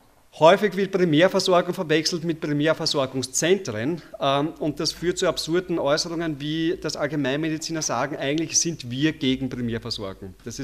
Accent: Burgenland, Austria; Mich hat gestern der Bürgermeister von meinem Heimatdorf im Burgenland angerufen

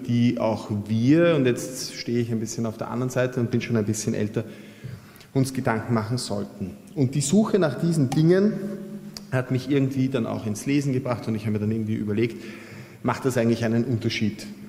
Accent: Austria; das kann man sich als Österreicher gar nicht vorstellen.

